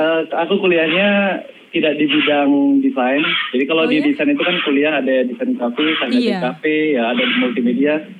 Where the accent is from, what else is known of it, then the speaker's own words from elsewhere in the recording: Galang, Indonesia; Aku juga di kampung aku di Galang